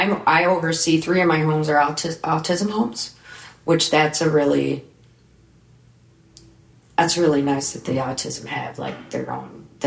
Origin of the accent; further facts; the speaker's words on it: Vandercook Lake, Michigan, United States; And I grew up in Vandercook Lake, graduated from.